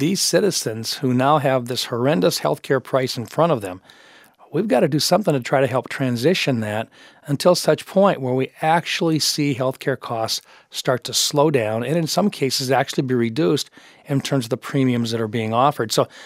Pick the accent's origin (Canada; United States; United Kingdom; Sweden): United States; South Dakota; In fact, in my home state of South Dakota, they're already projecting increases of an additional 40%.